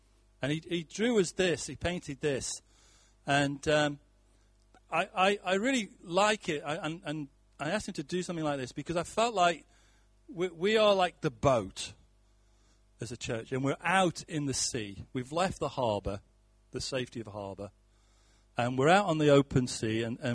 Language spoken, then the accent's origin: English; United Kingdom; because we're British.